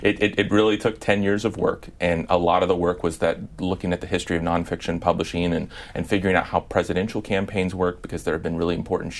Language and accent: English; Midwest, United States